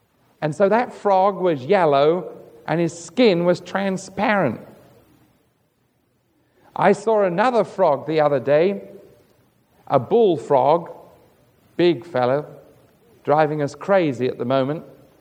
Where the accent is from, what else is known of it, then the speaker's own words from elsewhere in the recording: London, United Kingdom; I was English. I'm from London.